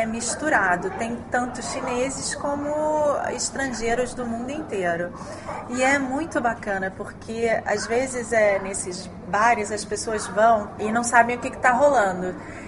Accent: Rio de Janeiro, Brazil; now in China; Eu sou do Rio, mas morei em outros lugares também no Brasil

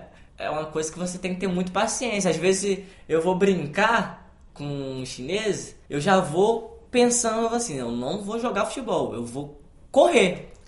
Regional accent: Cabo Frio, Rio de Janeiro, Brazil; Sou do Rio de Janeiro.

